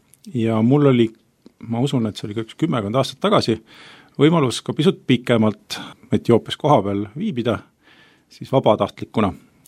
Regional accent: Tallinn, Harju County, Estonia; olen 39-aastane, olen ka abikaasa, kaks last, mina elan Tallinnas, olen pärit Tallinnast

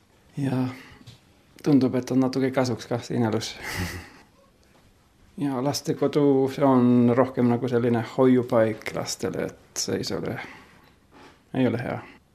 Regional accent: Finland; Estonian is a second language; eesti keeles ja ma olen soomlane.

